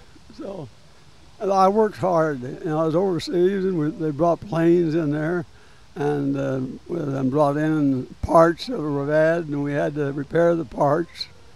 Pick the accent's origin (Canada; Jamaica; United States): United States; Mount Pleasant, Iowa; from Mount Pleasant, Iowa, and I served in the Korean War in the Philippines from 51 to 55.